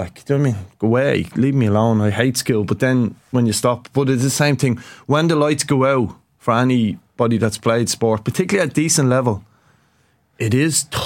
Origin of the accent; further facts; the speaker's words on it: Killinarden, Leinster, Ireland; I grew up in Killinarden. I've said this before. Late 80s, early 90s, and heroin ripped through.